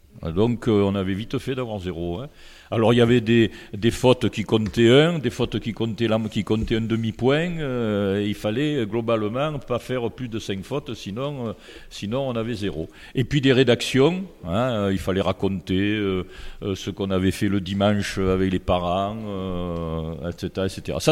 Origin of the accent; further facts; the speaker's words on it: Pernes-les-Fontaines, Provence-Alpes-Côte d'Azur, France; je suis parti un petit peu de Pernes parce que comme j'étais fonctionnaire, voilà, c'était au gré des affectations. Et puis je suis revenu dans la région en 1974 et depuis j'habite